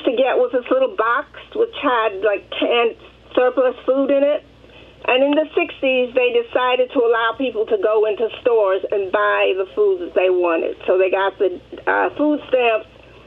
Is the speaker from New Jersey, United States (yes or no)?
no; New York City, New York, United States; I grew up in Harlem, which is a mixed income area. We have people on welfare living there, and we had lawyers living there, or have.